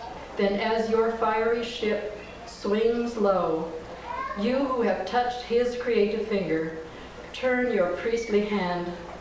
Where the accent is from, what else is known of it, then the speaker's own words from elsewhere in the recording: Reno, Nevada, United States; I'm from Reno, which is very famous for hot air balloon races.